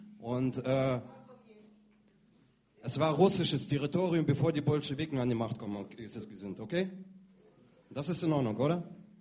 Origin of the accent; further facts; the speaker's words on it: Belarus; Mein Vater ist ukrainischer Jude, meine Mutter ist halb Russin, halb Ukrainerin aus Tadschikistan, ich selbst bin aus Weißrussland.